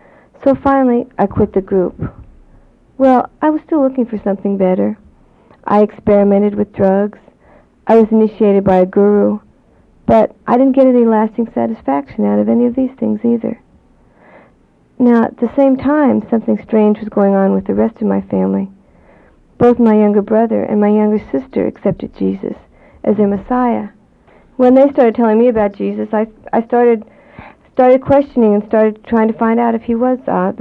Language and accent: English; Seattle, Washington, United States; I'm from Seattle, Washington, halfway across the country. It's good to be in St. Louis.